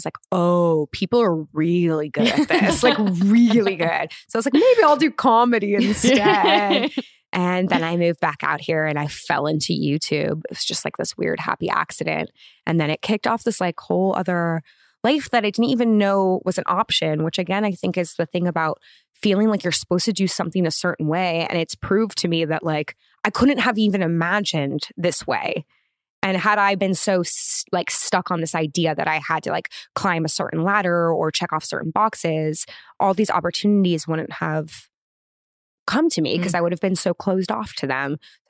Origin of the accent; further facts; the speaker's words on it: Los Angeles, California, United States; Yeah, in the Valley.